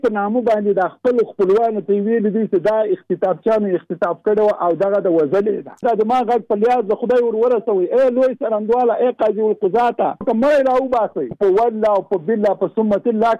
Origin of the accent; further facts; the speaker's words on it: Jalalabad, Nangarhar, Afghanistan; زه د جلال آباد.